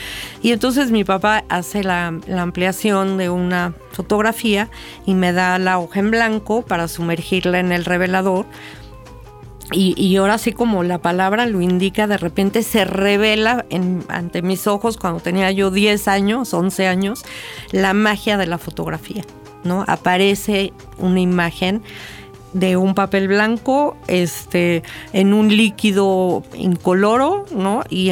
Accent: Coyoacán, Mexico City, Mexico; Y bueno, pues crecí en Coyoacán.

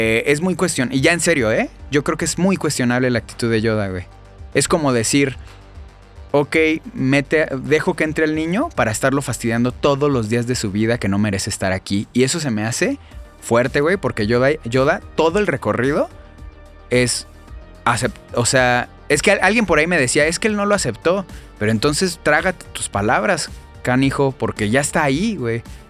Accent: Mexico; para conocernos un poquito más como mexicanos y como geeks.

